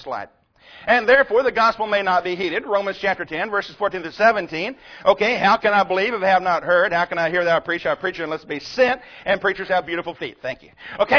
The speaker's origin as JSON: {"language": "English", "region": "Tennessee", "country": "United States", "tie": "born there", "said": "It doesn't change because I was born in Tennessee and some of you were born in Texas."}